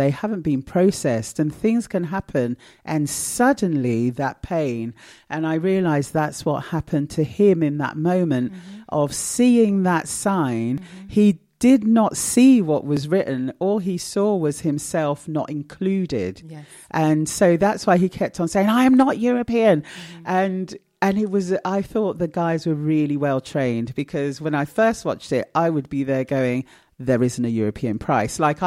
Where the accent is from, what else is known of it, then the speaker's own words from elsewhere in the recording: Ghana; This cannot happen in my country. This is my country. I am Ghanaian.